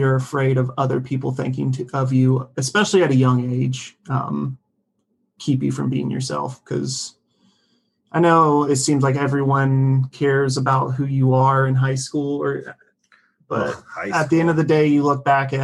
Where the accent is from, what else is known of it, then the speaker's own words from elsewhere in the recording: Blue Ridge Mountains, United States; I grew up in the Blue Ridge Mountains